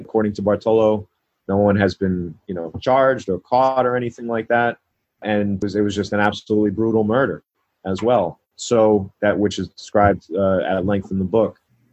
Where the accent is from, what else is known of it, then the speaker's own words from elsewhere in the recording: New York, United States; I'm born and raised in New York. I think I have a pretty good BS meter.